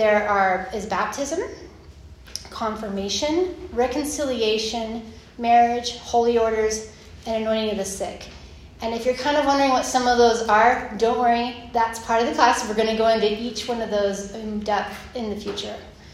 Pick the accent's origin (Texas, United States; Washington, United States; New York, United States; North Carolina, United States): Texas, United States; now in Utah, United States; I'm from Texas originally, so I came from a Church of Christ background, which is not very popular here in Utah, but in the South, very Bible Belt religion. But I've been here 16 years.